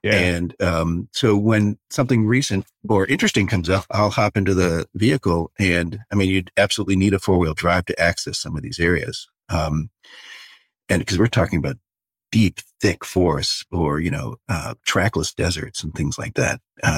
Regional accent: Ohio, United States; No, I grew up in Ohio

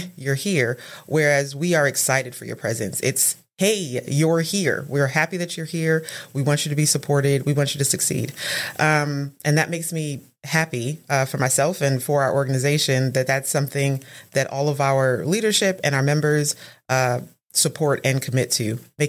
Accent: New York, United States; moved away; So the decision was made on my behalf because my family moved from New York to Texas.

